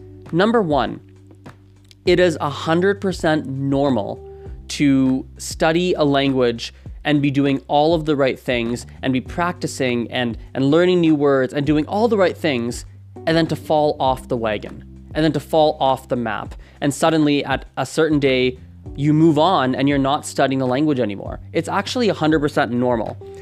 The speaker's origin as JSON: {"language": "English", "country": "Canada", "tie": "born or raised there", "first_language": "Gujarati", "second_language": "English", "said": "And it's a language I grew up speaking. However, seeing as I grew up in Canada, there was a lot of stuff with Gujarati I didn't actually learn. So I couldn't read and write for the longest time."}